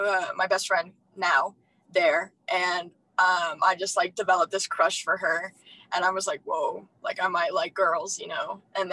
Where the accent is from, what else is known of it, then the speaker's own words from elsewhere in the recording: Carbondale, Colorado, United States; also born or lived in Glenwood Springs; I'm 17 years old, and I go to Roaring Fork High School. I was born in Glenwood, and I've lived in Carbondale my whole life.